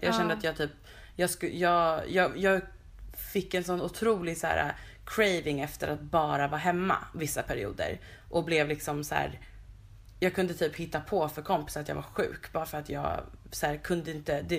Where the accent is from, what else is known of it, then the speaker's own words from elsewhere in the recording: Vällingby, Stockholm County, Sweden; åh, här växte jag upp på de här små gatorna typ